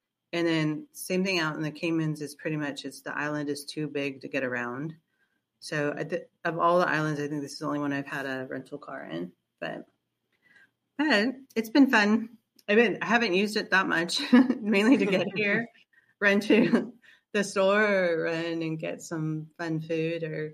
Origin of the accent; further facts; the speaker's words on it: California, United States; like we're from California, or I'm from California, so Mexican food is big in California.